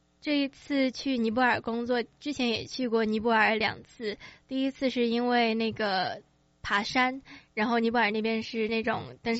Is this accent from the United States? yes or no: yes; United States; 我几乎是在美国长大的嘛，我12岁移居的美国